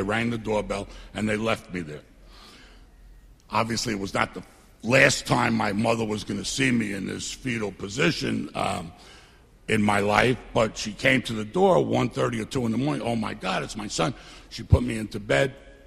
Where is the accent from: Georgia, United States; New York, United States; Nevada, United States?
New York, United States; Bayside; I'm from Bayside, Queens.